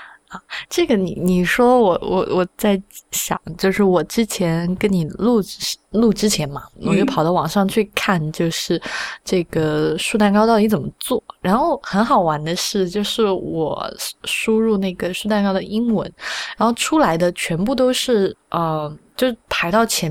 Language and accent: Chinese; Sichuan, China; 我从小在就是四川很热嘛，然后冬天又很冷，所以我们冬天没有暖气，